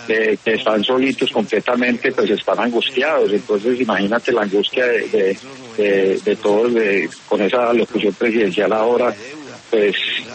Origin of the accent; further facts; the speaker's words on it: Colombia; now in Egypt; que somos unos colombianos que queremos regresar a nuestra patria.